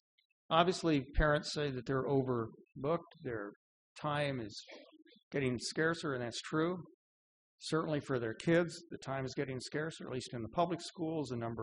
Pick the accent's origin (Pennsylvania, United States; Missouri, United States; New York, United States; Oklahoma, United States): Missouri, United States; Raytown; It's tough for the kids growing up in the house that I grew up in Raytown, Missouri, to go outside and play in those woods